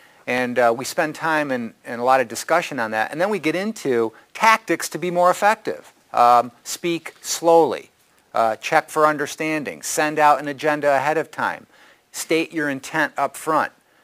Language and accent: English; United States; I mean, look, I'm an American. I'm quite Western. I speak fast.